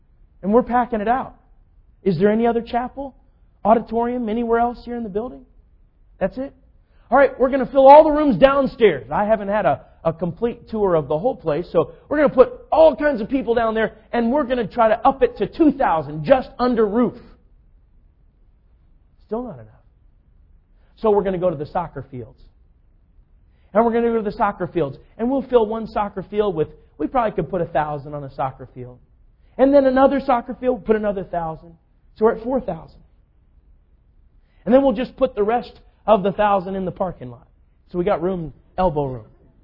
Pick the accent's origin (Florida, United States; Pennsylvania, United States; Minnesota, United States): Minnesota, United States; also born or lived in North Carolina; Now, I grew up in Minnesota